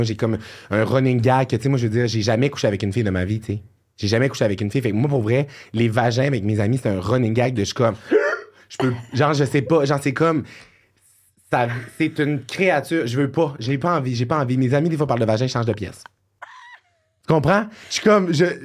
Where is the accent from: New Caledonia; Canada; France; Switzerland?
Canada; Quebec; T'sais, moi, je viens du Saguenay.